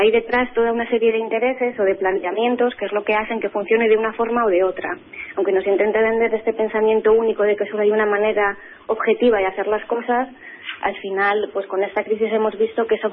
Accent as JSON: {"language": "Spanish", "town": "Getafe", "region": "Community of Madrid", "country": "Spain", "tie": "born or raised there", "said": "yo soy del Getafe, que he vivido toda mi vida en Getafe."}